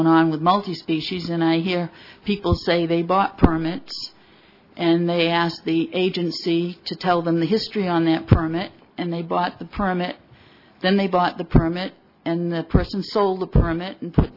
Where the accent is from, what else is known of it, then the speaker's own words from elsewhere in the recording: New Bedford, Massachusetts, United States; I come from New Bedford, and I own one scallop vessel and one permit.